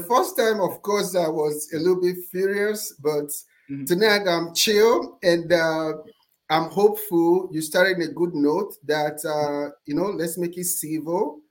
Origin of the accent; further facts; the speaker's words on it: Nigeria; now in Atlanta, United States; I was born and raised in Nigeria. So I came to America with only $100 and a suitcase of clothes.